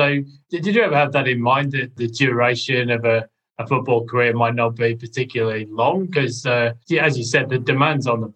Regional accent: England, United Kingdom; we didn't really get AFL where I grew up in England.

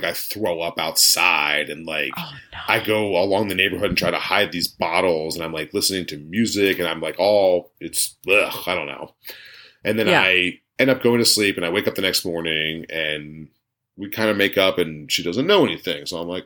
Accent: Philadelphia, Pennsylvania, United States; I just tell people that I'm from Philly, and they're like, you're from Philly?

